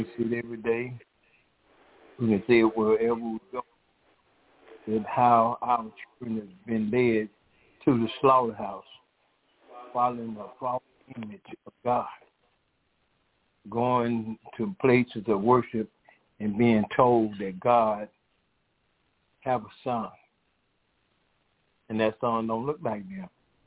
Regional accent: Decatur, Georgia, United States; And I and my husband … we are from Decatur, Georgia.

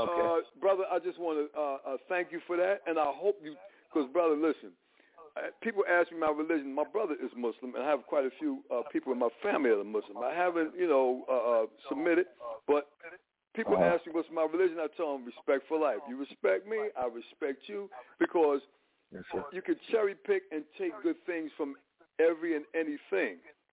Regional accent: Newark, New Jersey, United States; I'm from Newark, by the way, all right, because the same way y'all got 17th Avenue, we got Prince Street.

